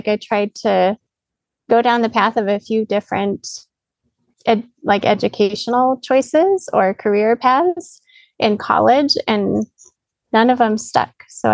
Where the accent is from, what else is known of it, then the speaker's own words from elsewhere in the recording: Greeley, Colorado, United States; also born or lived in Loveland; And so I grew up in a town called Greeley, and then I lived in a town called Loveland for a long time with my folks and my family